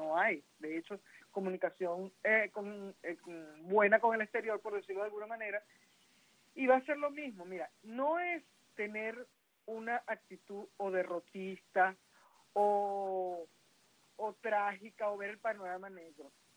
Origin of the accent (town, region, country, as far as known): Venezuela